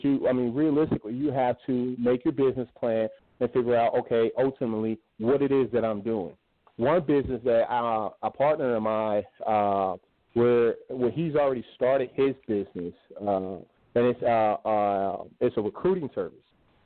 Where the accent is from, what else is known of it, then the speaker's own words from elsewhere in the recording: Paducah, Kentucky, United States; I grew up in Paducah, Kentucky.